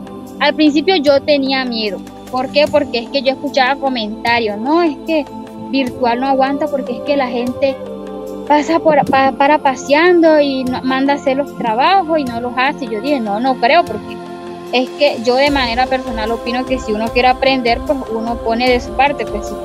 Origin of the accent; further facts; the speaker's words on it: Manaure, La Guajira, Colombia; soy de la etnia Wayú, soy de Manaure, La Guajira.